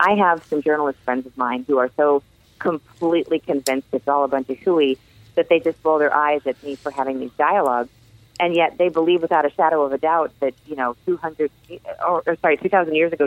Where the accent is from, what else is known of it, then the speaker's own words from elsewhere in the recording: Chicago, Illinois, United States; And I said, oh my gosh … I'm from Chicago.